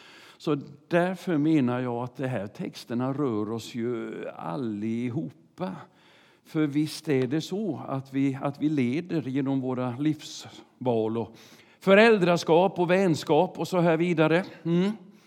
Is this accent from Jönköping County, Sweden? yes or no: yes; Vetlanda, Jönköping County, Sweden; Hade en ledare hemma i Vetland där jag växte upp